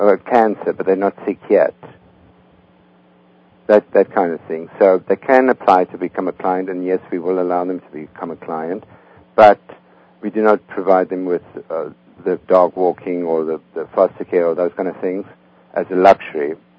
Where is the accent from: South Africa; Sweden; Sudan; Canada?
South Africa; now in United States; I'm originally from South Africa. I'm a U.S. citizen now.